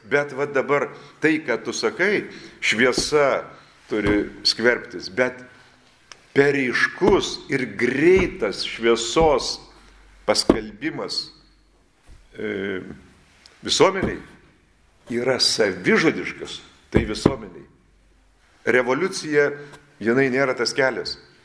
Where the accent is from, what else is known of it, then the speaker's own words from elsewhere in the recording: Utena, Utena County, Lithuania; Aš tiesiog žaviuosi savo vaikiste ir gyvenimu Utenoj. Tai dėl to aš ir esu iš Utenas iki šiol. Vilniuje irgi sakydavo iš Utenas ir Kaune sakysiu iš Utenas.